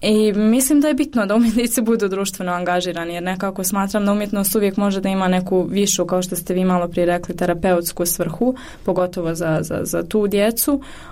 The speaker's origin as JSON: {"language": "Bosnian", "town": "Sarajevo", "region": "Federation of Bosnia and Herzegovina", "country": "Bosnia & Herzegovina", "said": "ja sam ipak iz Sarajeva"}